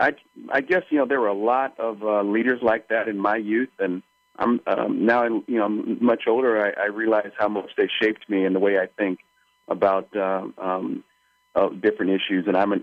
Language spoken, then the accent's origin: English; Los Angeles, California, United States; growing up in Los Angeles, you know, of course, we were, for the most part, Dodger fans.